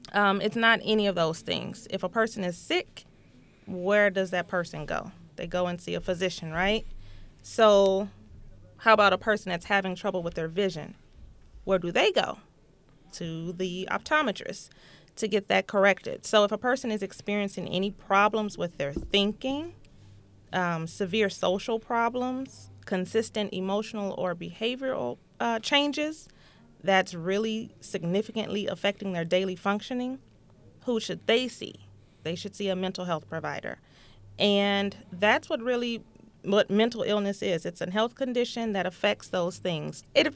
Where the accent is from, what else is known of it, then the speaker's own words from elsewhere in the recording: Houston, Texas, United States; accent: southern; now in Bethel, United States; In case you haven't noticed, I'm not from Bethel. I might have a little southern accent. I'm from Houston, Texas